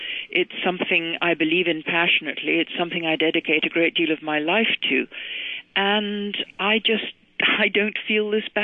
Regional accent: Scotland, United Kingdom; America, you can tell from my voice, I wasn't born in America, I'm a Scot.

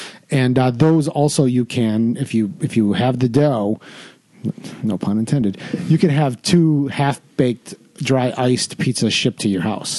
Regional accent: Milwaukee, Wisconsin, United States; I am from Milwaukee. I'm not Italian, so that educates my view.

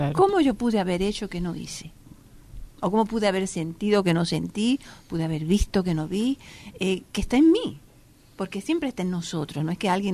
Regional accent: United States; Y yo como me crié en Estados Unidos y siempre hacíamos una propuesta de un año.

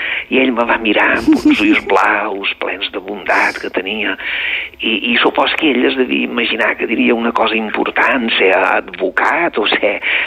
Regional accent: Balearic Islands, Spain; jo som menorquí

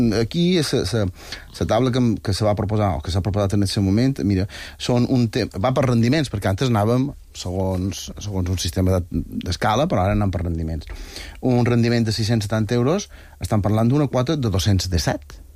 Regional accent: Balearic Islands, Spain; I jo som, no sé si som molt mallorquí o som molt d'aquí.

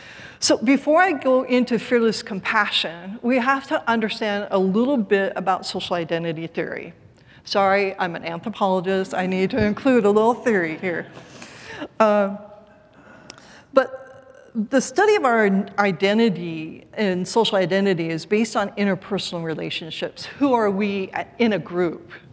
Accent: West Coast, United States; I'm from the West Coast, and I live in the East Coast

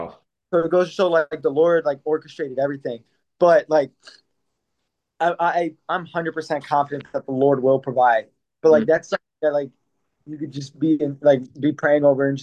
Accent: Philadelphia, Pennsylvania, United States; now in Leicester, United Kingdom; It can be hard to speak because I'm from Philly, so it can be hard to speak to somebody from Leicester like they're from Philadelphia.

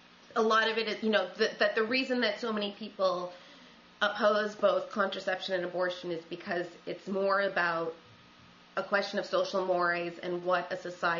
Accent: Buffalo, New York, United States; because I grew up in Buffalo, where the clinics came under siege when I was in high school.

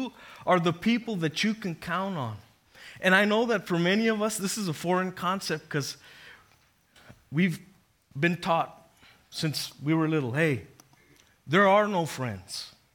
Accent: Texas, United States; now in New York, United States; And I used to be a Texan. And now I'm a New Yorker.

